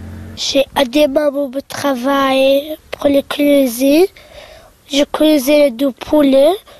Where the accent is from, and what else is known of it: Iraq; French is a second language